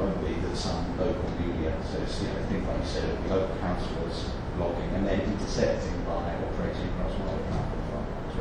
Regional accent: London, United Kingdom; I work in town, I support football team in East London, I'm from South London, live in North London, my sister's from West London, I've got family in Germany, I've got family in South America

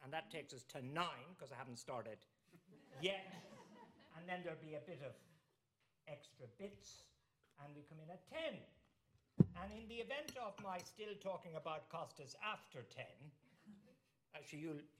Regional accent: Ireland; I'm from Ireland, Irish people are being jailed for no reason

